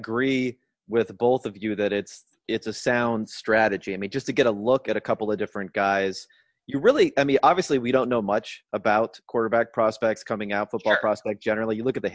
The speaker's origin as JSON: {"language": "English", "region": "California", "country": "United States", "said": "I'm from Southern California, which I always have to tell people when I tell people I'm a Lakers fan"}